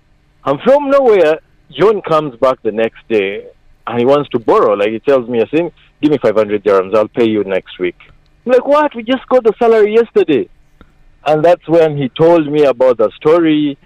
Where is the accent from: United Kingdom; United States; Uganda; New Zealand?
Uganda; also born or lived in Kenya; I come from Uganda.